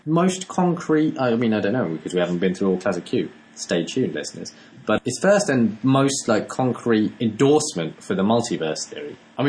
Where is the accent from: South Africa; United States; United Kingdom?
United Kingdom; because we're British and we don't clap for no reason.